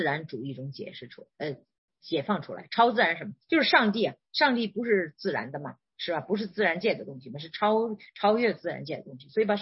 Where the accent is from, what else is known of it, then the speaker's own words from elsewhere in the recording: China; 但我们中国人，我们自己刚硬武力骄傲别扭到现在还是